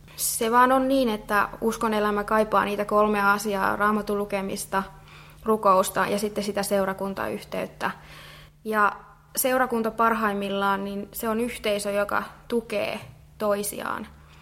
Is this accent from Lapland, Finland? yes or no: no; Kälviä, Central Ostrobothnia, Finland; now in Jyväskylä, Finland; mä oon täältä Kälviältä kotoisin ja täällä tosiaan käynyt koulut ja lukion ja sitten lukion jälkeen muutin sitten vähitellen Jyväskylään ja opiskelen siellä tällä hetkellä kielten opettajaksi. Ja oon kotoisin uskovaisesta kodista